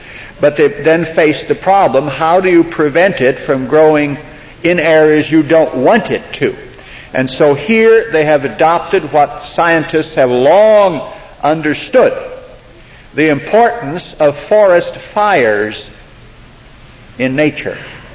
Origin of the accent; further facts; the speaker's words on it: California, United States; born there; There was also a lake in the county in which I was born in Northern California.